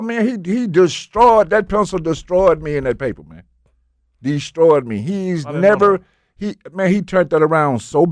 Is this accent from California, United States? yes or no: no; Memphis, Tennessee, United States